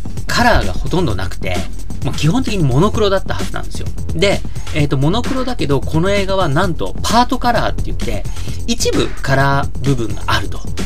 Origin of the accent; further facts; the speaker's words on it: Tachikawa, Tokyo, Japan; 僕はあの子供の頃立川で育ったんですけど、